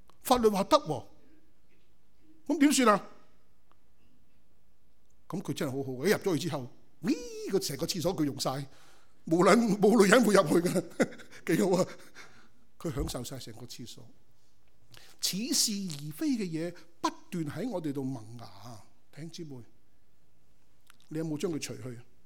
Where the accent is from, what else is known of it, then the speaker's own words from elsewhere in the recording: China; 我们中国人更加添啦，未大已经食咗佢